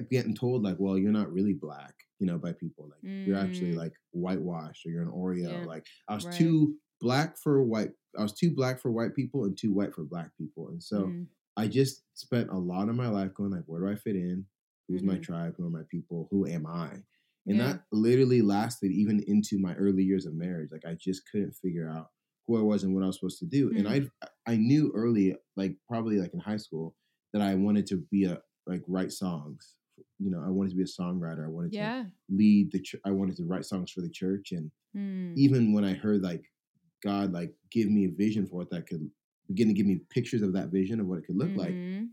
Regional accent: San Diego, California, United States; I grew up, born and raised in San Diego. My parents are immigrants. My dad's from Nigeria. My mom is from England, from Nottingham, England.

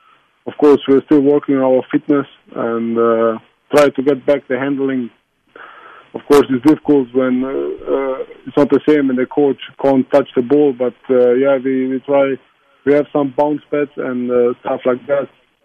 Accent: Croatia; You know, I'm from Croatia, so I like Balkan music a lot.

